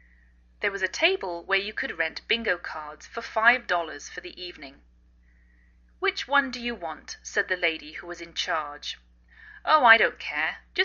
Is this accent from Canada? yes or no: no; England, United Kingdom; now in United States